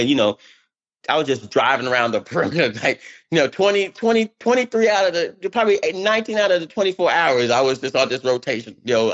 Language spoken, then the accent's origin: English; United States; because that had to be one of my proudest days as an American.